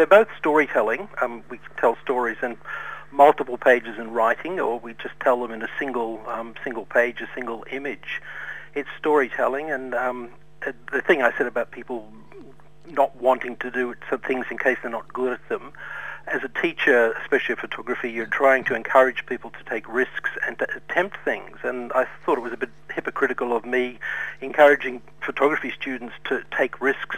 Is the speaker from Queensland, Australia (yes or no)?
no; Melbourne, Victoria, Australia; moved away as an adult; now in Sydney, Australia; I was born in Melbourne, so I'm a Melbourne boy originally, but I left when I was about 21 and travelled for a long time and eventually wound up in Sydney.